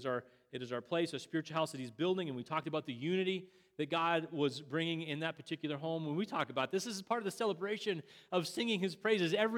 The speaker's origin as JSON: {"language": "English", "country": "Canada", "tie": "born or raised there", "said": "growing up in Canada watching this amazing player do his thing"}